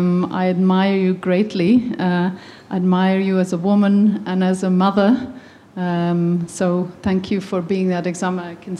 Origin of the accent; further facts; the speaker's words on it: Belgium; I grew up in Belgium